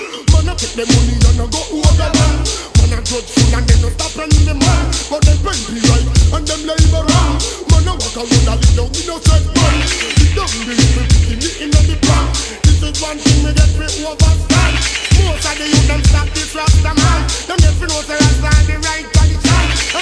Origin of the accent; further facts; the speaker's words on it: Jamaica; I'm here from Jamaica, for in 10-4.